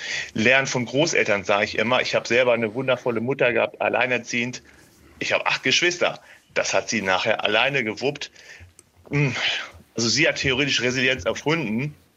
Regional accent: North Rhine-Westphalia, Germany; Also wir kommen aus NRW

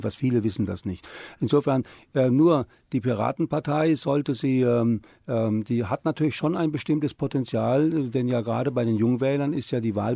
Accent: West Germany, Germany; Ich finde nur, als Westdeutscher bin ich jedenfalls bei dem Wort blühende Westlandschaften bin ich immer ein bisschen sensibilisiert

